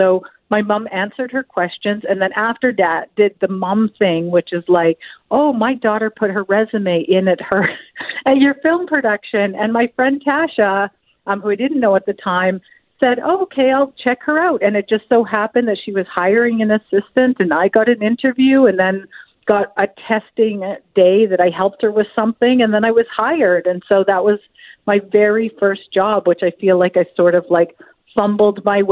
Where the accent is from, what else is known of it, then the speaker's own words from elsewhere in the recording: Saskatchewan, Canada; growing up in Saskatchewan as a young Cree Métis woman